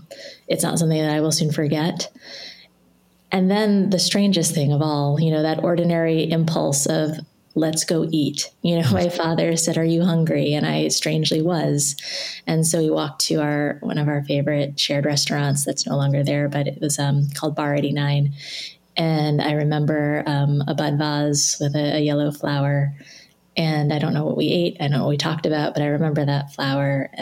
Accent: New Jersey, United States; I grew up in New Jersey, so maybe that's part of it, home, everything would be okay.

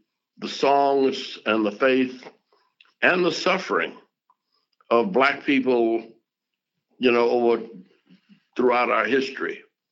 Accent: Birmingham, Alabama, United States; all of this was a part of growing up in Birmingham.

